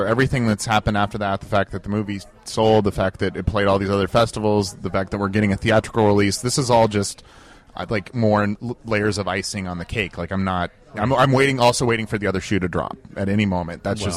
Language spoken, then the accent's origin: English; Nevada City, California, United States; Yeah, I grew up in Nevada City, California.